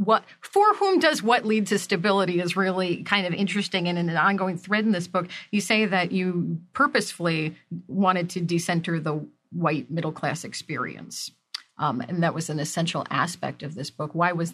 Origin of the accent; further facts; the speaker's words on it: New York, United States; now in Portland, United States; I'm originally from New York. I live in Portland, Oregon.